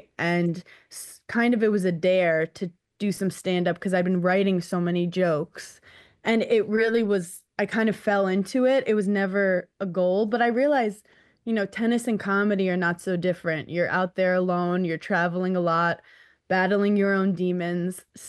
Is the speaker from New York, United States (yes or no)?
yes; New York City, New York, United States; And like, I'm 33 from New York City. I just got my driver's license last week.